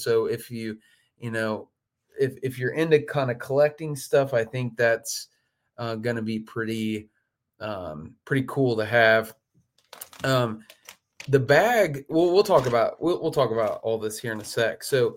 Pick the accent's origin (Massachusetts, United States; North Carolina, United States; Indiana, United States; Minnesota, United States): Indiana, United States; I'm really, really pumped that we're going to be releasing it in Ohio, even though Indiana is my home state.